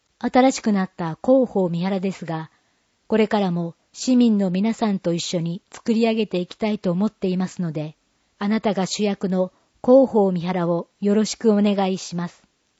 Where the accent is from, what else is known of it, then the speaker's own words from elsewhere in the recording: Hawaii, United States; also born or lived in Japan; now in Mihara, Japan; 私の出身はハワイのオアフ島です。11歳まで日本で育ってハワイに住み始めました。